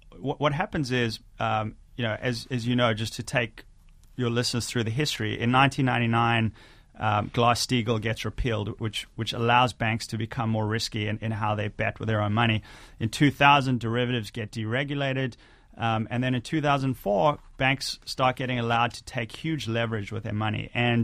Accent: Johannesburg, Gauteng, South Africa; accent: hybrid accent; moved away as an adult; I have a bit of a hybrid accent. But I grew up in Johannesburg, and I left South Africa when I was 18.

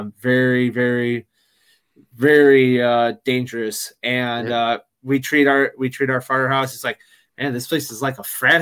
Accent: Midwest, United States; you know, I'm from the Midwest, you know, the whole saying, the windy city

